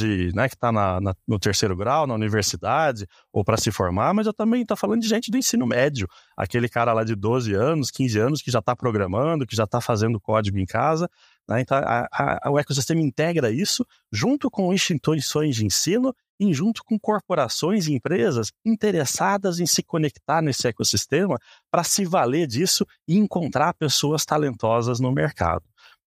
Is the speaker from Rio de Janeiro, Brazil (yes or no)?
no; Piracicaba, São Paulo, Brazil; now in São Paulo, Brazil; sou natural de Piracicaba, São Paulo, tá? Moro em São Paulo, né?